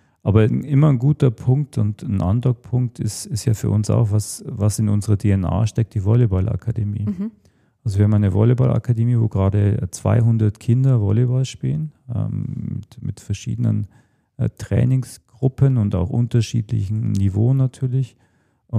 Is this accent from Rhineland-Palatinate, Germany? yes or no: no; Weiden in der Oberpfalz, Bavaria, Germany; ich bin in Weiden in der Oberpfalz geboren, ist in Nordostbayern Richtung tschechoslowakische Grenze.